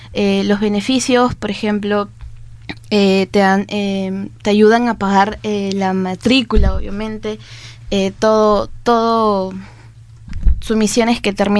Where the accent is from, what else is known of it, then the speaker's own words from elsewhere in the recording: Lima, Peru; Sí, sí, somos de Lima.